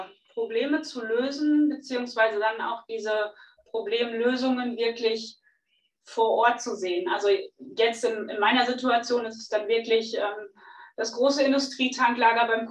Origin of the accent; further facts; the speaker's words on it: North Rhine-Westphalia, Germany; Also ich komme selber aus dem Sauerland, wo es auch sehr ländlich und ein bisschen, ja, nicht ganz so großstadtmäßig vorangeht.